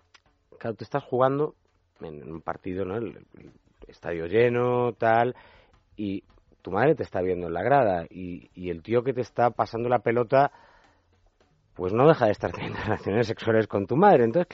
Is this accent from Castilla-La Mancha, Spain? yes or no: no; Pontevedra, Galicia, Spain; nosotros somos de Pontevedra.